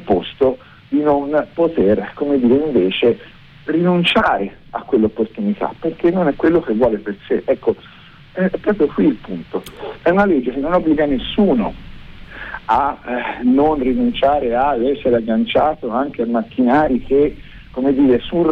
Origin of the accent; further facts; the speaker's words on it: Tuscany, Italy; lo dico da toscano